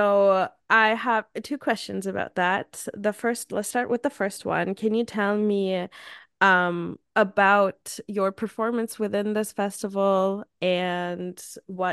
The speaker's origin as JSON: {"language": "English", "country": "Turkey", "moved": "yes", "lives_now": "Vancouver, Canada", "said": "so I live in Vancouver right now, but I am originally from Turkey. And so when I moved here"}